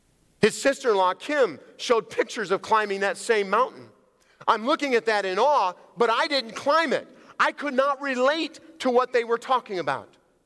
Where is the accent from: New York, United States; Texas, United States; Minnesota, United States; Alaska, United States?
Alaska, United States; Growing up in Alaska